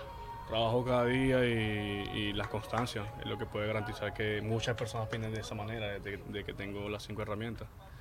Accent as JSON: {"language": "Spanish", "region": "Lara", "country": "Venezuela", "tie": "born or raised there", "said": "un lugar donde yo nací y me crié toda mi vida"}